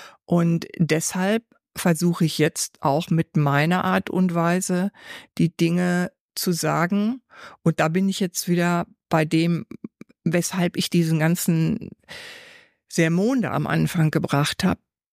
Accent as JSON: {"language": "German", "region": "North Rhine-Westphalia", "country": "Germany", "said": "Ich komme ja aus dem Pott, aus dem Ruhrgebiet"}